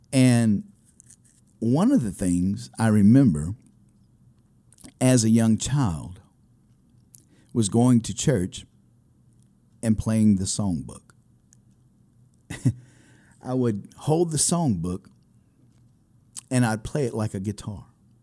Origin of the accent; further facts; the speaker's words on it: Jennings, Louisiana, United States; So that's just a little bit of history of growing up in Jennings, Louisiana, where I still reside now.